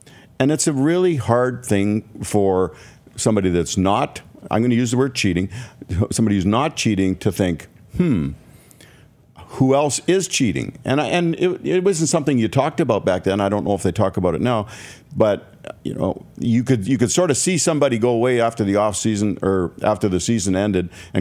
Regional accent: Canada; As a Canadian.

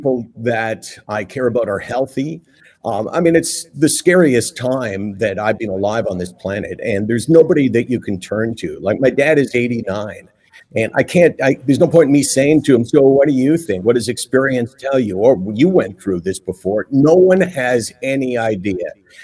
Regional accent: Toronto, Ontario, Canada; I'm a Bathurst and Eglinton guy.

